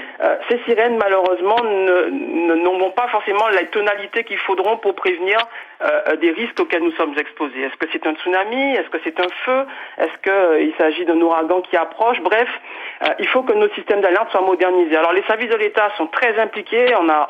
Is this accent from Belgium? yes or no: no; Guadeloupe; born there; Alors, je suis né en 1980 en Guadeloupe